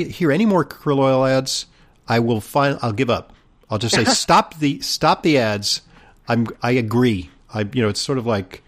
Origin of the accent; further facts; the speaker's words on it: California, United States; I am from California, but I'm you know, literally from California, but intellectually I'm from Missouri.